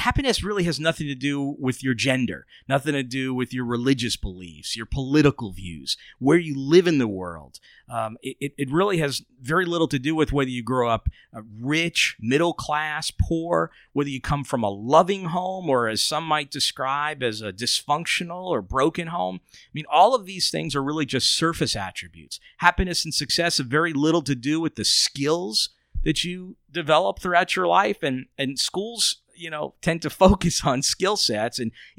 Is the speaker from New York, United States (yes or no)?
yes; New York, United States; And I just got to tell you, as a New Yorker, we don't like our skin touching many things.